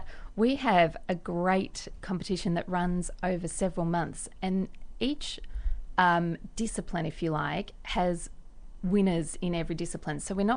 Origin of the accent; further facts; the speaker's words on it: Melbourne, Victoria, Australia; So I grew up in Melbourne